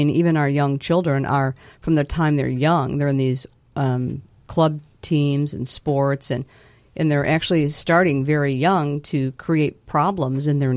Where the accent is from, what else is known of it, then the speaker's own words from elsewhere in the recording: East Coast, United States; I was at a rock quarry on the East Coast because I grew up on the East Coast.